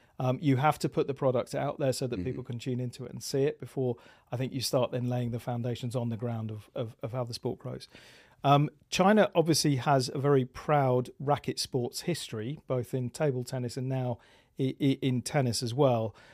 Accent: United Kingdom; now in Austin, United States; Hey, I'm British, living in Austin. Every time I open my mouth, I think I offend people in this city.

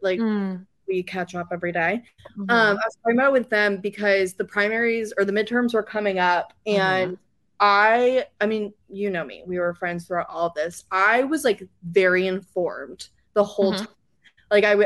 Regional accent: Atlanta, Georgia, United States; now in North Carolina, United States; I live in a small-ish city. I'm from Atlanta, but I moved to a much smaller city in North Carolina.

